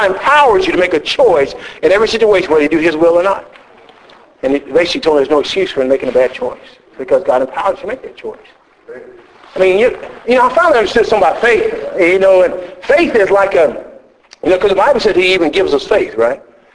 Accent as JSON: {"language": "English", "region": "Texas", "country": "United States", "said": "I grew up with snakes, I'm from Texas originally"}